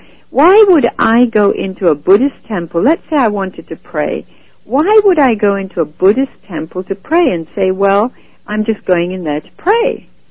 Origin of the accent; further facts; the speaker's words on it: Calcutta, West Bengal, India; I was born and raised in Calcutta